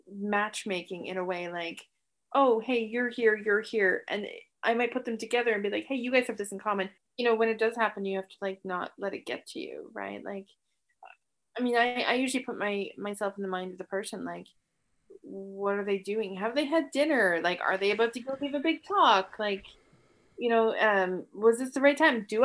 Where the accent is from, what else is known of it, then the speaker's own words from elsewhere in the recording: Canada; I think this just comes from being Canadian